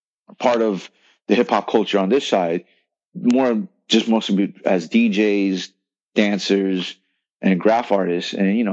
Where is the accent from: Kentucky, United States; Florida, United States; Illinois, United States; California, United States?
California, United States; Cerritos; Well, see, Ty is my best friend. We grew up in Cerritos.